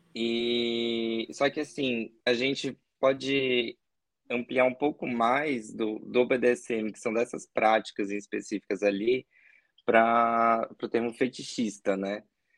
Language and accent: Portuguese; Florianópolis, Santa Catarina, Brazil; Tudo começou na minha cidade natal, que é Florianópolis, que é uma cidade pequena, conservadora, elitista, branca.